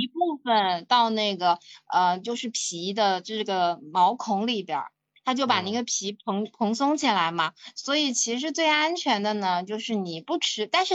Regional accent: Changsha, Hunan, China; 我是长沙人，我们湖南这边就是端午节一定会吃那个大蒜子红烧肉。

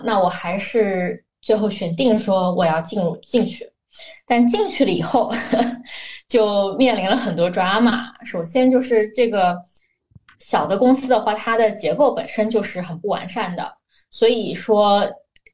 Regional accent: Shanghai, China; also born or lived in United States; 然后我是现在生活在上海，然后上海也是我的老家。之前有在美国十年那个学习工作的经历，然后主要是从事大金融方面的工作吧，然后35岁加，然后即将成为一名母亲。

